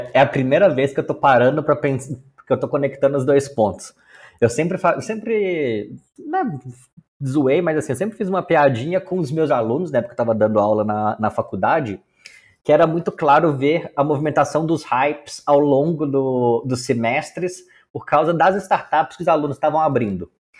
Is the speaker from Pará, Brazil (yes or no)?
no; Minas Gerais, Brazil; now in São Paulo, Brazil; porque eu sou mineiro, então me respeita.